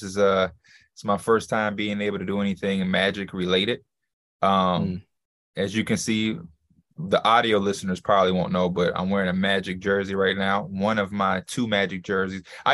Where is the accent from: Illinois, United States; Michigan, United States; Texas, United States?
Illinois, United States; Chicago; I'm from Chicago, born and raised